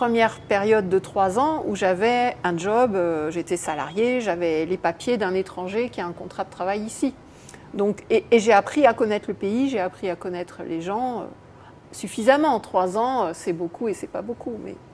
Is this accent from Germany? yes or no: no; France; now in Guinea; J'ai 54 ans, je suis française. Je suis maman d'une grande fille de 27 ans. Je suis ingénieure agronome de formation et je vis en Guinée une bonne partie de l'année depuis bientôt 6 ans.